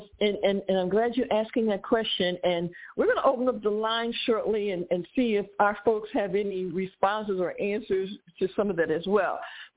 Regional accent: Philadelphia, Pennsylvania, United States; because I'm from Philly

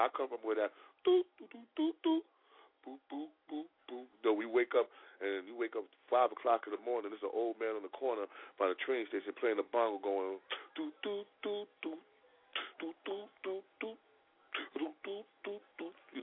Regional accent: Harlem, New York, United States; I grew up in Harlem hearing that, knowing that, and that's truly the homie's title.

